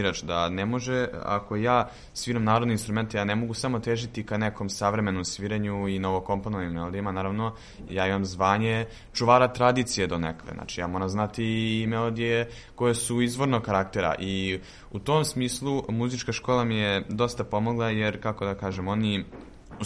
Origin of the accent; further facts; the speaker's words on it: Šumadija and Western Serbia, Serbia; Ja dolazim iz Šumadije, tako da i moj sam stil sviranja, ono što mi je, da kažem, urođeno, ono što ide ono što živi u meni je da ja sviram tim takozvanim šumadijskim stilom.